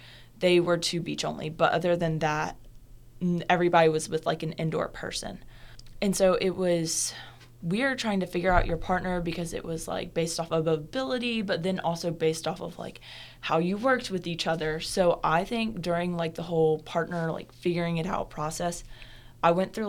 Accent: the South, United States; because I grew up in the South, I grew up on the beach.

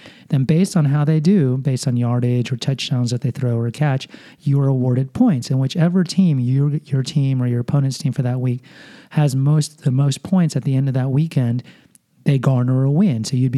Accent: Houston, Texas, United States; Like, if I'm a Texans fan, because I'm from Houston, right?

